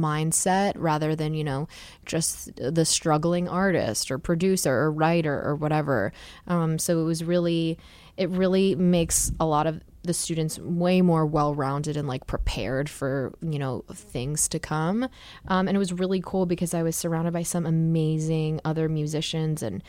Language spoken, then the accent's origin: English; New Jersey, United States; I don't say Jersey. Yeah, I say like I'm originally from New Jersey.